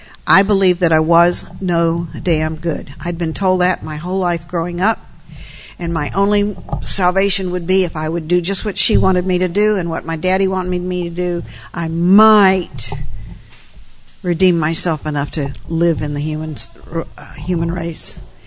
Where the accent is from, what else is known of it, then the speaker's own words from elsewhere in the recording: Richmond, Virginia, United States; also born or lived in Pennsylvania; now in Texas, United States; We came here from Pennsylvania, and believe me, coming from Richmond, Virginia to Pennsylvania to Texas is quite a change, but we made it through, and I'm glad that we're in Texas.